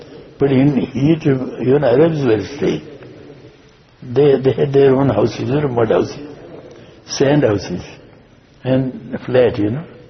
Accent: India; We are from India, and we thought that what water it is.

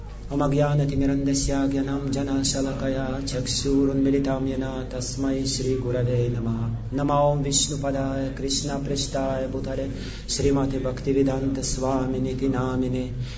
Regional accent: Russia; I am from Russia.

